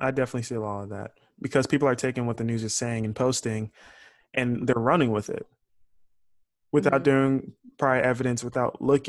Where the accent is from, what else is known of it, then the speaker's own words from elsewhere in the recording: Houston, Texas, United States; I'm from Houston.